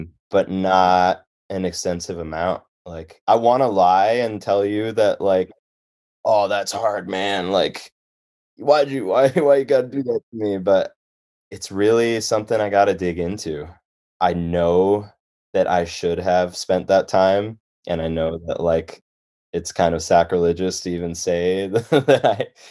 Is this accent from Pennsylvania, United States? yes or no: no; Chicago, Illinois, United States; So as I said before, I grew up in Chicago, so I was not a founding member